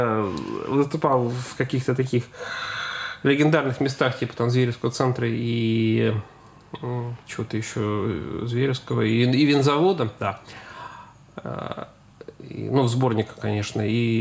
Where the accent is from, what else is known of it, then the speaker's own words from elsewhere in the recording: Penza, Penza Oblast, Russia; в Арбекове я, в общем, живу... примерно все время, когда я живу в Пензе.